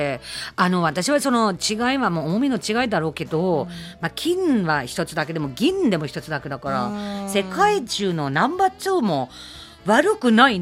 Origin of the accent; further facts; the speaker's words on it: Germany; Japanese is a second language; ドイツ生まれ育ちなのであの1月になると凍りますよね、だからスケートは普通にやりますね